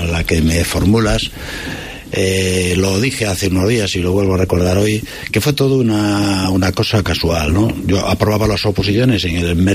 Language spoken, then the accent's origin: Spanish; Maceda, Galicia, Spain; que es un motivo de orgullo, de ser macedano todavía con más fuerza y de agradecer a los vecinos de mi pueblo que me tengan en consideración